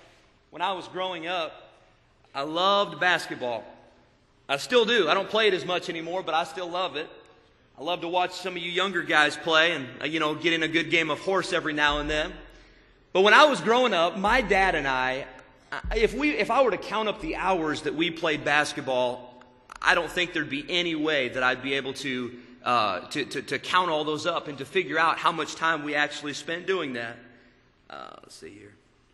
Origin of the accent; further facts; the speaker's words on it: Illinois, United States; I grew up in Illinois, and it was cold.